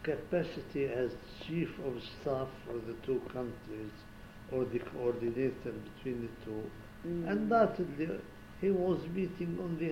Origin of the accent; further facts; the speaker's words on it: Syria; although I am from Syria